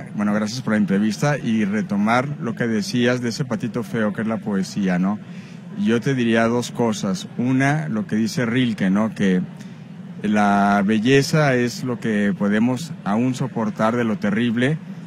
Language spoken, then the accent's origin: Spanish; Tijuana, Baja California, Mexico; yo amo Tijuana, soy de Tijuana